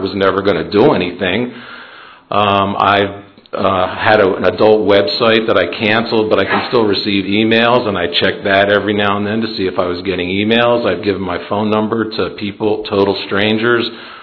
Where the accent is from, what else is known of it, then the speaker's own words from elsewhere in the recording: Atlanta, Georgia, United States; from Atlanta.